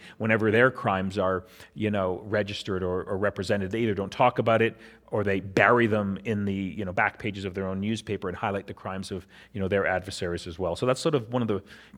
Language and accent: English; Canada; I looked this up because I'm from Canada